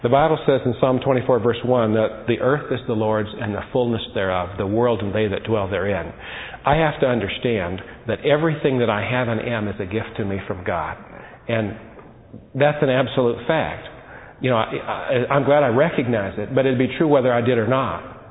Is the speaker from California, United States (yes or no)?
yes; Chico, California, United States; I was born in Butte County, Chico, and lived there a lot of my early life, and I visited my brother who still lives up there last night.